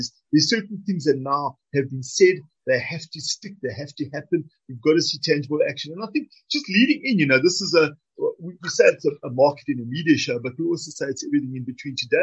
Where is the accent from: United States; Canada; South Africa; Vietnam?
South Africa; I guess as a South African